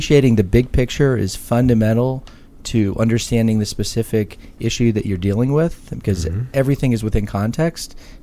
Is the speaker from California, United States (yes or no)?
no; Washington, District of Columbia, United States; I grew up on Capitol Hill, so native Washingtonian.